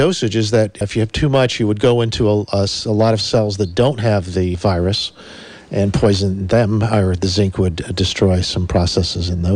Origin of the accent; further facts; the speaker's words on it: New York, United States; No, I'm from Westchester County originally.